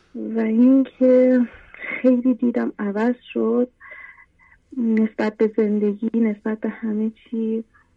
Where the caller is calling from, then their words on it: Mazandaran, Iran; مازندران تماس میگیرم برای اولین باره.